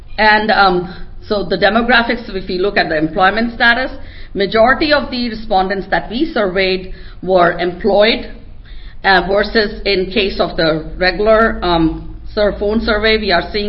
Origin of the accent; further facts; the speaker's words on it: India; Then it could be cultural, and I'm Indian, so I could do that.